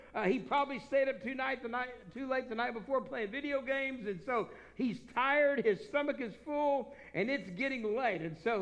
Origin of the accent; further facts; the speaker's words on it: Texas, United States; I was a Dallas Cowboy fan back when I grew up in Texas until they fired Tom Landry.